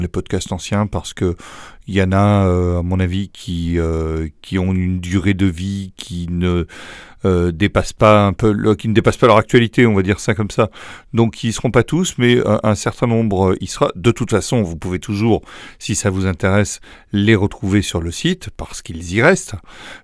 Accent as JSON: {"language": "French", "region": "Nouvelle-Aquitaine", "country": "France", "tie": "born or raised there", "said": "c'est des contrées qui me sont extrêmement chères, puisque je suis natif de Gironde."}